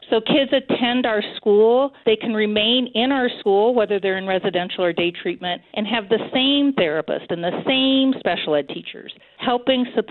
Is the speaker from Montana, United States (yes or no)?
no; Denver, Colorado, United States; I grew up in Southeast Denver about 20 minutes away, and my parents were very philanthropic.